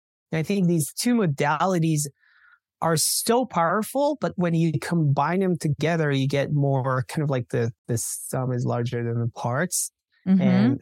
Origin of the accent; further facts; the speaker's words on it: Denver, Colorado, United States; I'm from Denver, Colorado, and we are, you know, the state of Colorado is very progressive when it comes to that area.